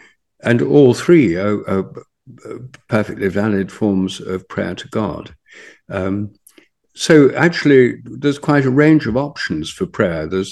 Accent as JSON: {"language": "English", "town": "Newark-on-Trent", "region": "East Midlands", "country": "United Kingdom", "tie": "born or raised there", "said": "in my hometown, Newark on Trent, St. Mary Magdalene, who I regard as my patron saint"}